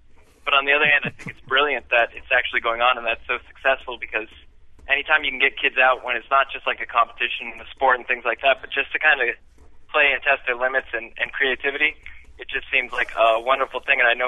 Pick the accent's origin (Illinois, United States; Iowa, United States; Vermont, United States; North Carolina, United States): Vermont, United States; I grew up in Vermont, and it was called the Tracking Wilderness Awareness Club.